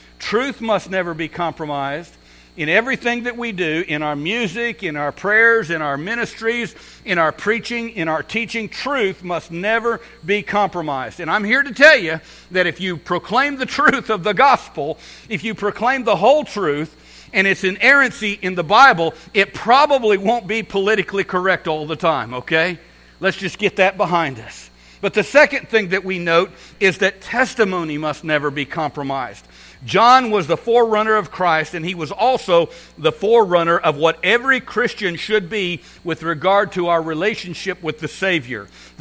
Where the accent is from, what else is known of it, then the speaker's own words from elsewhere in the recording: Ottumwa, Iowa, United States; because you see, I'm originally from Ottumwa, Iowa, I made my way back to a little church.